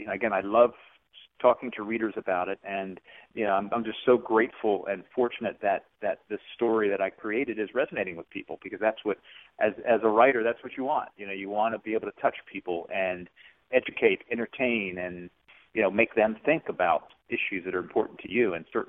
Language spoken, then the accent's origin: English; Washington, District of Columbia, United States; born there; I was born in Washington, D.C., and then my family moved out to the country and back in, this was like in, 68, 69, and it was country.